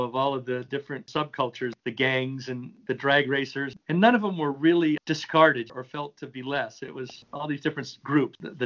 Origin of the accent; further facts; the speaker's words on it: Covina, California, United States; Just came to mind that parts of American Graffiti were shot in my hometown along Citrus Boulevard in Covina.